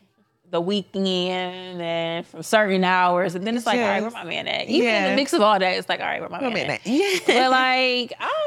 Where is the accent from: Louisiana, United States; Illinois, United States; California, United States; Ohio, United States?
Ohio, United States; Cleveland; People say that, and I'm like, nah, I'm from Cleveland.